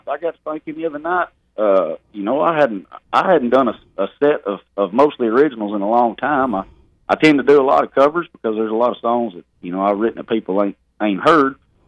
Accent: Arkansas, United States; I just wanted to tell the world about growing up in Searcy County

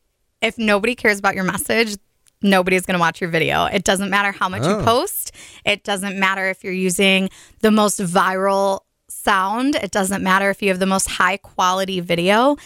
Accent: Belvedere, United States; I was raised in Belvedere. So I've lived out here basically my whole life.

